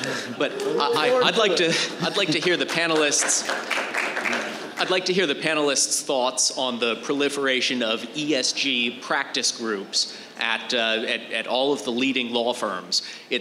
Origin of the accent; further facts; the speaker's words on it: Jacksonville, Florida, United States; I'm from Jacksonville, Florida.